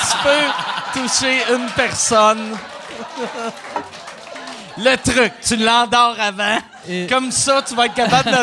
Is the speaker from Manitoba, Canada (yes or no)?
no; Rosemont, Quebec, Canada; moi, j'ai grandi à Rosemont.